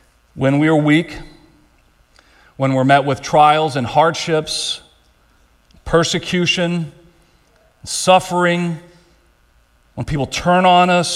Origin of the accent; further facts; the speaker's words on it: Lancaster, Texas, United States; My hometown of Lancaster, Texas, saw one of the worst tornadoes in our history.